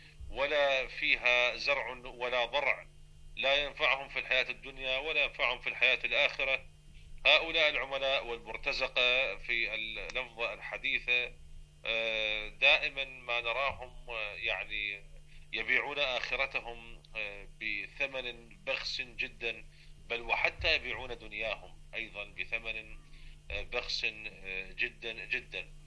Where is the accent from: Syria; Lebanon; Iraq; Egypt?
Iraq; هناك مثل عندنا في العراق